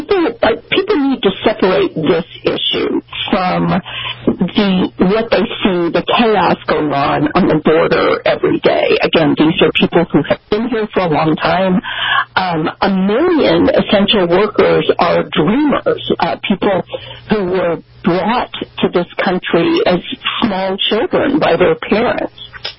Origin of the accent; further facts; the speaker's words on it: San Antonio, Texas, United States; I'm from San Antonio, Texas. I grew up 150 miles from the Mexican border.